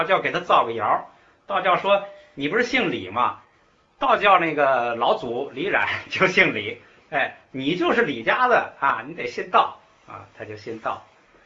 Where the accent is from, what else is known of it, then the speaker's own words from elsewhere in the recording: China; 这就是我们中国人，就是汉字真谛